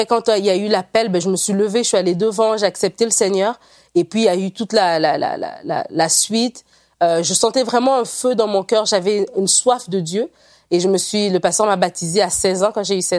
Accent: Libreville, Estuaire, Gabon; moi, je suis née au Gabon, à Libreville, et mes parents, ils habitaient là. C'est comme ça que moi et mes frères, on est là-bas avec ma sœur.

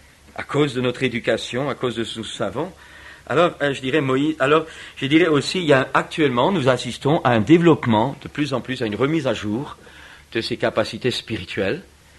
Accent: France; Chez nous, en France

